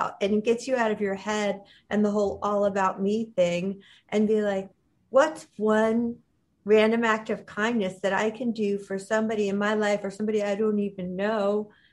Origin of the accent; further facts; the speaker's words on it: New York City, New York, United States; like I grew up in New York, I'm used to living in a big city.